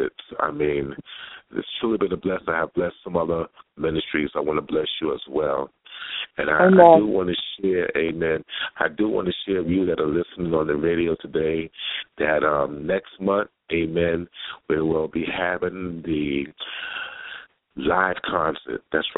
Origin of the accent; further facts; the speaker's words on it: New York, United States; now in Florida, United States; I know a life of living in Florida for over 13 years. I'm originally from New York, so I know a lot of pastors and preachers out there.